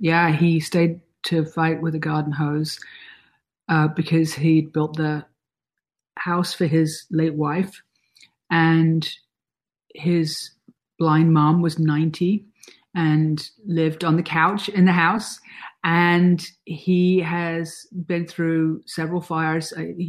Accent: London, United Kingdom; also born or lived in New York; now in Los Angeles, United States; You know, I am from London, went to grad school in New York, now I live in Los Angeles.

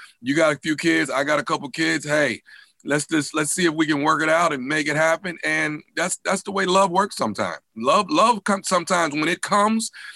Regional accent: Houston, Texas, United States; This is my hometown, born and raised. So I really felt good about being able to show off my city

